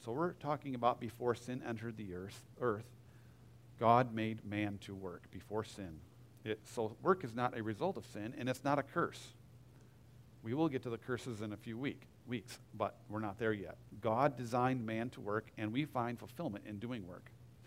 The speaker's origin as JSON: {"language": "English", "region": "Michigan", "country": "United States", "said": "I come from Michigan, where if you're in Michigan in the middle of October, all the trees are beautiful"}